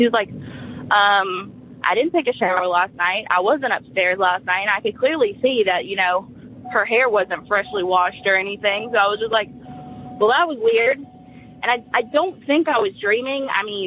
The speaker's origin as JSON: {"language": "English", "town": "Munford", "region": "Tennessee", "country": "United States", "said": "I'm from Munford, Tennessee."}